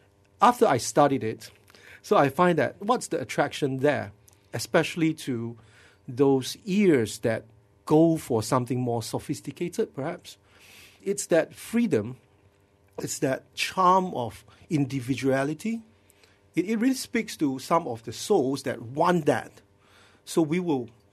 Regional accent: Malacca, Malaysia; I'm from Malacca. There was only one old record store that kind of have some real jazz.

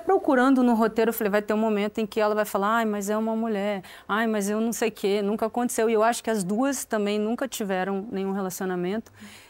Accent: Paraty, Rio de Janeiro, Brazil; Ah, eu sou de Paraty. Lá não tinha cinema.

